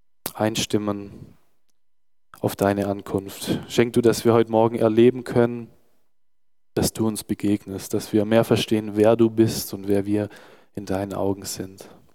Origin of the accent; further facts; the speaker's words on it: Nürtingen, Baden-Württemberg, Germany; ich komme aus Nürtingen, wie Selina.